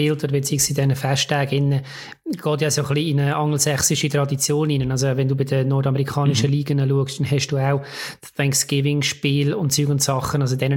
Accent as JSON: {"language": "German", "country": "Switzerland", "said": "Bei uns in der Schweiz ist es ja so"}